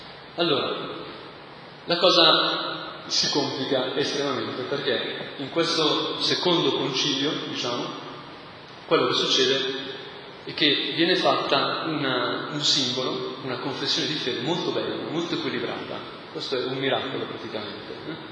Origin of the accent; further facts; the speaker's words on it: Lombardy, Italy; Io sono brianzolo e la Brianza è piena di immagini della Madonna che allatta